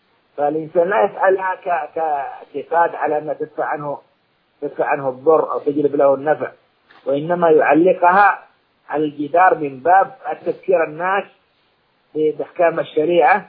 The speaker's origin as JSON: {"language": "Arabic", "country": "Saudi Arabia", "said": "عندنا في المملكة العربية السعودية"}